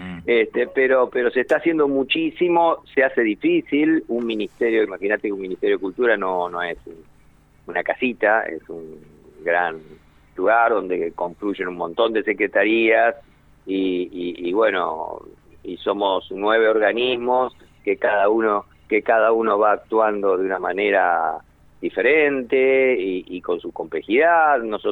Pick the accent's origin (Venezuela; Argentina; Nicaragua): Argentina; Rosario, Santa Fe; now in Buenos Aires, Argentina; yo soy rosarino en realidad. Ajá. Y vine a Buenos Aires